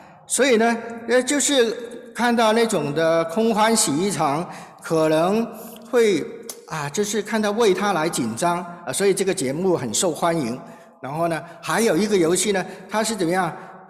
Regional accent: Hong Kong; 我呢是来自香港的，在香港成长的那个我特别小的时候呢，在大概成长的是几岁的时候呢，是60年代哈，上个世纪60年代。

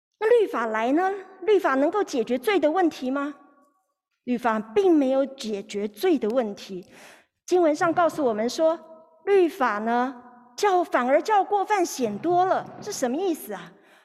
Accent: China; 我们是中国人

